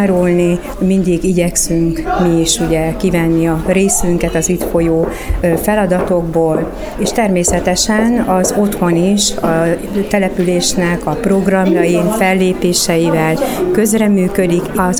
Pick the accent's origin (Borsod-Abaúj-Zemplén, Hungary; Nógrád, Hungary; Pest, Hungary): Borsod-Abaúj-Zemplén, Hungary; Hejőbába; Én helyőbábai születésű vagyok.